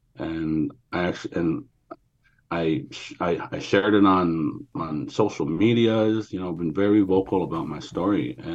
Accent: Metlakatla, Alaska, United States; I'm from Metlakatla, Alaska

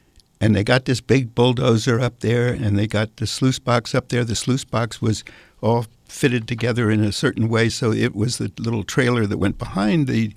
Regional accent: New England, United States; also born or lived in Maine; I grew up in canoes in New England and in a canoe tripping camp and all this, and in the woods of Maine

